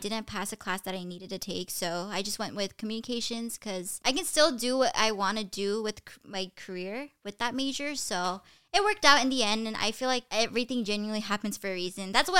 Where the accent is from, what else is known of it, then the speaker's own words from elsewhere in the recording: Bakersfield, California, United States; So I'm currently 19 years old. I'm a year younger than Nat and Jacob, and I'm from Bakersfield.